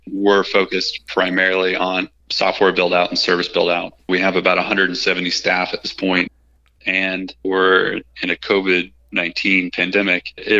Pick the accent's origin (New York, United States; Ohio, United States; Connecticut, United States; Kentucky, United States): Kentucky, United States; Louisville; I'm not from South Carolina, first off. I'm from Louisville, Kentucky.